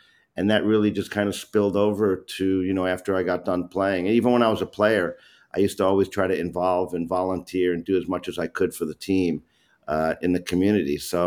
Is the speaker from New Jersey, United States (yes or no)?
no; New York City, New York, United States; I grew up in New York, born in the city, but played soccer upstate at a community college